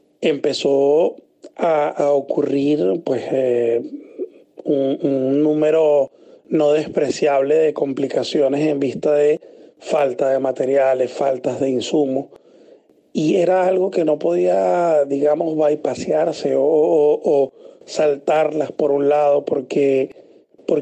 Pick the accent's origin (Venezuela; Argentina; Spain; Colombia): Venezuela; moved away as an adult; now in Chile; Fíjate, si soy venezolano, actualmente tengo ya 3 años y 10 meses en Chile.